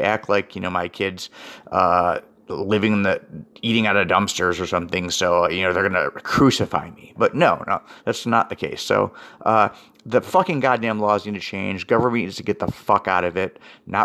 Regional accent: Florida, United States; Okay, we are from Florida. We were divorced in Florida.

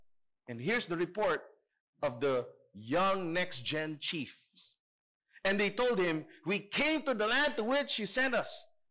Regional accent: Manila, Metro Manila, Philippines; We grew up in Divisoria. Our parents showed us how to make money. That's just part of Asian culture.

